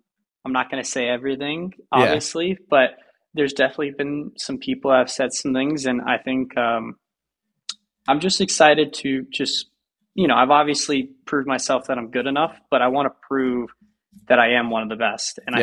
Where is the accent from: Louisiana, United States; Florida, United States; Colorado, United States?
Florida, United States; Hialeah; And, you know, I grew up in Hialeah, Florida. We never even thought PGA Tour was even the mine.